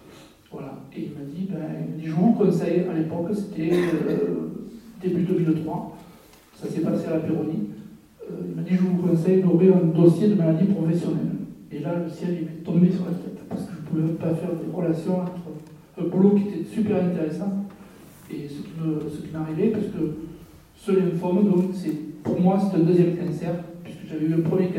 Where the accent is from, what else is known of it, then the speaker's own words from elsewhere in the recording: Occitanie, France; Donc, moi, je suis du Gard et je suis soigné ici à Montpellier